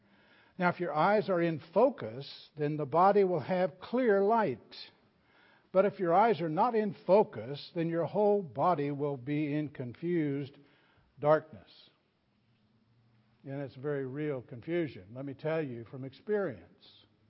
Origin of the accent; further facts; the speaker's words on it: the South, United States; I'm from the South, after all.